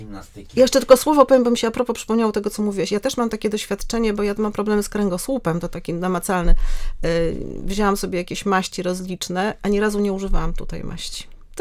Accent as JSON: {"language": "Polish", "town": "Warsaw", "region": "Masovian Voivodeship", "country": "Poland", "said": "też jestem z Warszawy, jak mój przedmówca."}